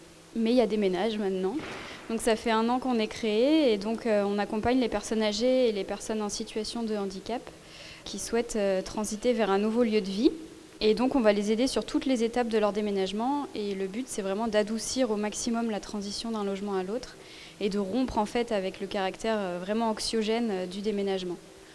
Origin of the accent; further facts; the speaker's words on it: Nantes, Pays de la Loire, France; Je suis nantaise de base.